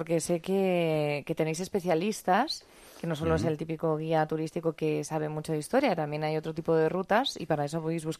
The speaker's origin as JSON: {"language": "Spanish", "town": "Madrid", "region": "Community of Madrid", "country": "Spain", "said": "yo soy madrileña, pero a veces también hay que patear la ciudad como un turista, ¿no? Porque redescubres tu ciudad de otra manera."}